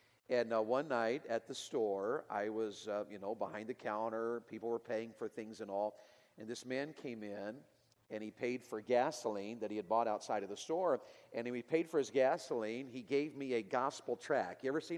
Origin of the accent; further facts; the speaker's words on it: Tennessee, United States; but where I grew up in Tennessee, if it's going to snow, people go to the store and buy everything.